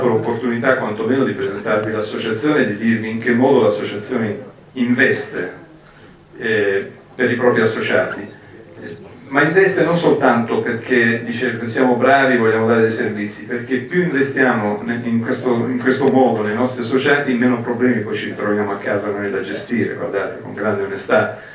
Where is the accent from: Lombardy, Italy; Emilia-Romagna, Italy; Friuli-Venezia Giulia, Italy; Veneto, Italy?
Emilia-Romagna, Italy; Forlì; io vengo da Forlì